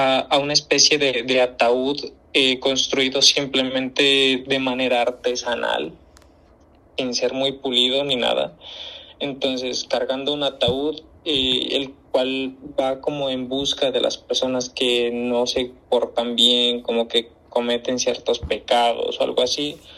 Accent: San Lorenzo, Nariño, Colombia; Soy de San Lorenzo, Nariño. Esto está ubicado al uh-huh. sur de Colombia, somos frontera con el Ecuador. Uh-huh. Yo vengo de una zona rural

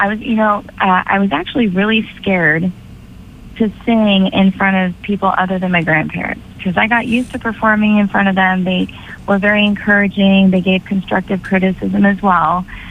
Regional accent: Castro Valley, California, United States; You know, I grew up in Castro Valley, and we had a Castro Valley Fall Festival

